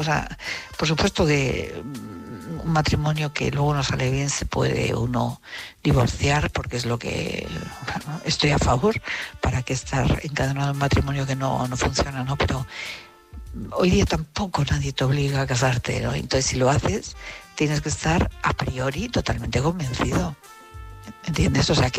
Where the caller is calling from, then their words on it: Madrid, Community of Madrid, Spain; de Madrid